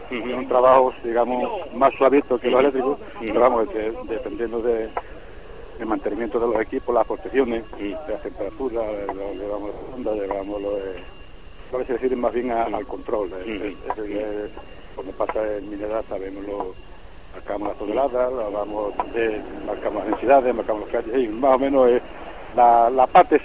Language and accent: Spanish; Zalamea, Andalusia, Spain; soy de Zalamea